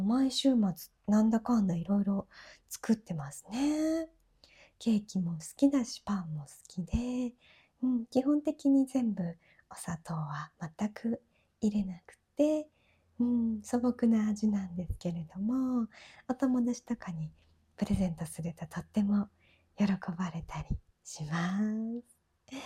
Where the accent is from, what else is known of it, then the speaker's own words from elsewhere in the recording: Tokyo, Japan; 東北の方ですかとかよく聞かれたりしてましたが、実は東京生まれ東京育ちになります。